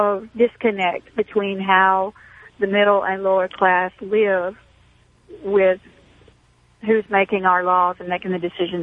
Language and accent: English; Chattanooga, Tennessee, United States; I'm from Chattanooga, Tennessee.